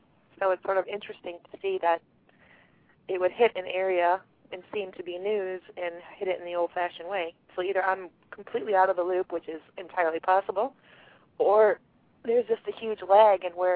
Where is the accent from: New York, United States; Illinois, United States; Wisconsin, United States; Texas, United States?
Wisconsin, United States; Milwaukee; I was originally from Milwaukee area in Wisconsin. There was some gang activity there further into the city than where I lived